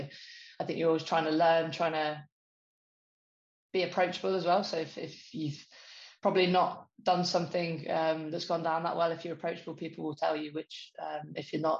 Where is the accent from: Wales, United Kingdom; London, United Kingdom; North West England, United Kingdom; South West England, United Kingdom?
South West England, United Kingdom; I grew up down in Devon.